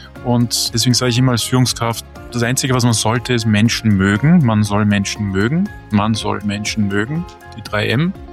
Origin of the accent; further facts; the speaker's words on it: Vienna, Austria; born there; Ich bin in Wien geboren